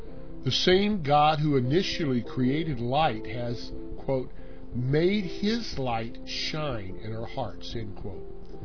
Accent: Midwest, United States; that's what we call them growing up in the Midwest.

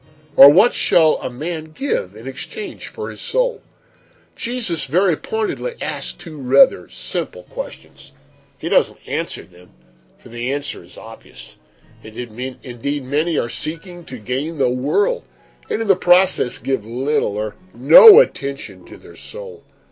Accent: Pennsylvania, United States; And we're from Lancaster County, Pennsylvania, in the south central part of the state.

